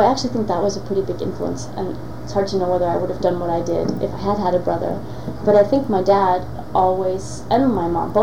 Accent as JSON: {"language": "English", "town": "Philadelphia", "region": "Pennsylvania", "country": "United States", "tie": "born or raised there", "also_born_or_lived": "Honolulu", "said": "I was born in 1966 in Honolulu. Actually, my dad was in the Navy, and he was stationed at Pearl Harbor, so I was born there. But within a couple of months, we moved to Philadelphia, where my father was a graduate student at Penn."}